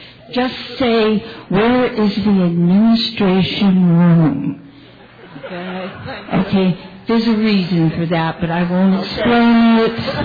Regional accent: California, United States; Hi. I'm from Orange County, and is there anybody else who is from Orange County?

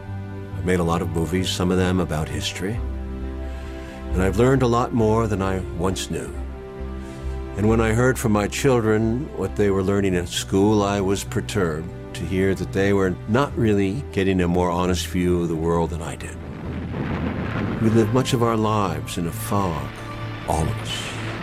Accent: New York City, New York, United States; When I was a young boy growing up in New York City, I thought I received a good education.

